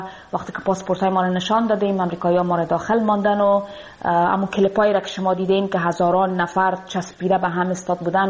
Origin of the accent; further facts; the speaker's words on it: Afghanistan; moved away; یک رشته بسیار عمیق امرای افغانستان موطن ما و امرای مردم ما دارم و برای من بسیار سخت تمام میشه که دیگه نمیتونم به افغانستان برم، دور از افغانستان هستم،